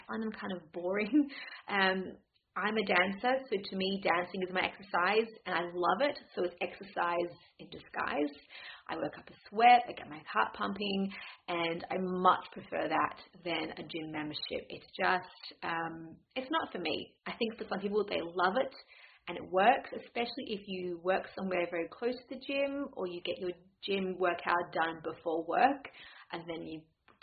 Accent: Australia; now in United Kingdom; I am Australian and I live in Scotland.

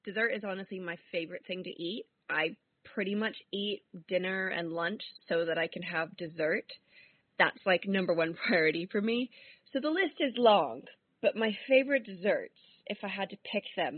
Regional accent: Washington, District of Columbia, United States; now in London, United Kingdom; I'm from Washington, D.C. Right now I live in London

